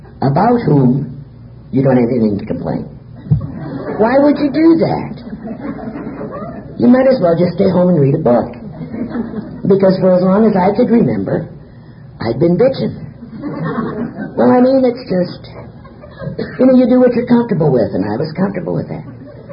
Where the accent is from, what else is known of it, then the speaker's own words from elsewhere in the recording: Illinois, United States; now in Dallas, United States; I come to you from Dallas, but you can probably tell that I really wasn't quite born and reared there. My native state is Illinois, and I was born and raised there, as was my mother. We were born both in the same small town.